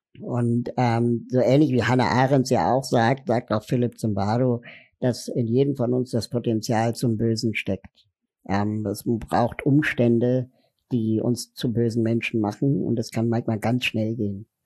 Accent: Berlin, Germany; Ich komme aus Berlin, bin 40 Jahre alt

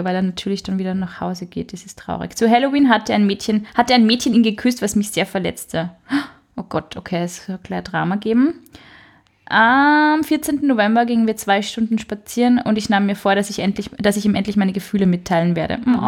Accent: Braunau am Inn, Upper Austria, Austria; Oh, meine Heimatstadt.

